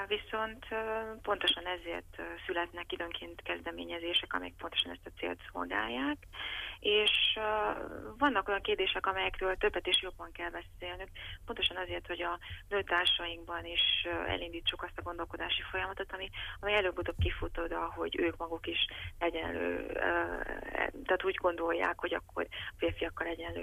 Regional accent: Transylvania, Romania; annak ellenére, hogy székely vagyok

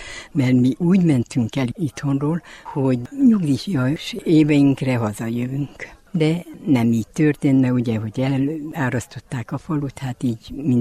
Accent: Bözödújfalu, Mureș County, Romania; now in Sfântu Gheorghe, Romania; bözödújfalusi születésű. Itt kereszteltek, első áldozás, bérmállás, minden itt zajlott le, esküvő, ami nagyon fáj. Mi most Sepsiszentgyörgyön élünk, 52 éve, hogy ott vagyunk.

